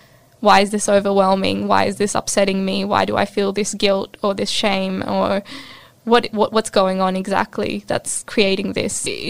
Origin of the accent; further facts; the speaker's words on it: Sydney, New South Wales, Australia; I grew up in Southwest Sydney, and a lot of my friends growing up were Bengali too